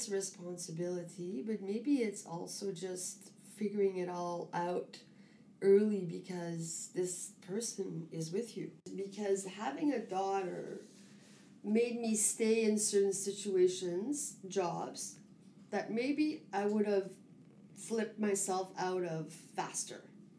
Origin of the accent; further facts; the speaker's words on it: Azilda, Ontario, Canada; I always tell people I'm from Isilda. Isilda is a small village on a lake outside of Sudbury, and it's a Francophone village.